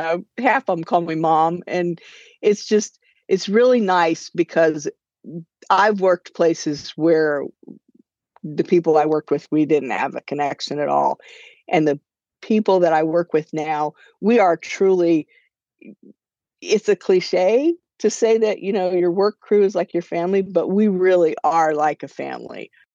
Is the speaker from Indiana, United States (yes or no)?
yes; Indianapolis, Indiana, United States; also born or lived in Terre Haute, United States; I was born in Terre Haute. And then when I was about, I think, 8 months old, my parents moved to Indianapolis, and we lived there until I was 7.